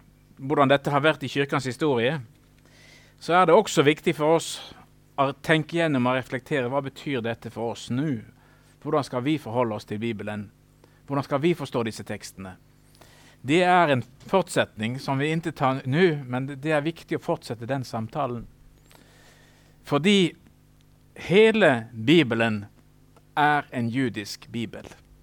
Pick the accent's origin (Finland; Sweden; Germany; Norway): Norway; det är lite konstigt att jag som norrman ska komma här och undervisa er om svenska kyrkliga uttalanden